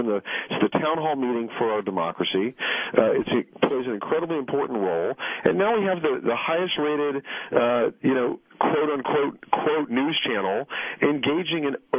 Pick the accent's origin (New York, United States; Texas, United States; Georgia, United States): Texas, United States; And if I can just add real quickly, Stephanie, as a Texan, I'm kind of offended